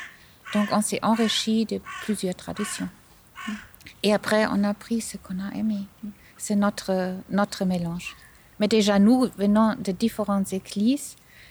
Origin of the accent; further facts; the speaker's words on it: Germany; c'est puisque je viens d'Allemagne.